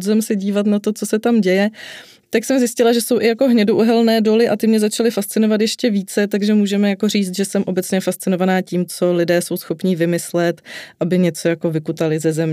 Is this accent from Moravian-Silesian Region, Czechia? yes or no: yes; Ostrava, Moravian-Silesian Region, Czechia; pocházím z Ostravy a vyrůstala jsem asi tak 400 metrů vzdušnou čarou od koksovny, která stále ještě v Ostravě funguje